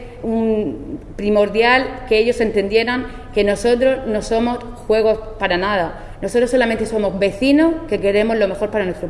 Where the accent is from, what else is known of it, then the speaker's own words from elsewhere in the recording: Los Urrutias, Region of Murcia, Spain; lo hago como mujer, como madre y como una vecina de Los Urrutias que vive allí toda la vida.